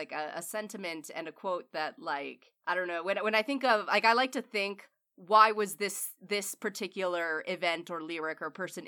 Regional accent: Canada; Kelly and I grew up in Canada

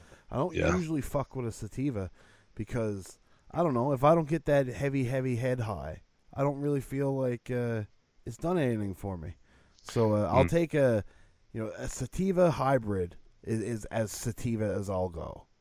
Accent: Newfoundland and Labrador, Canada; I'm from Newfoundland. I'm ignorant. Leave me alone.

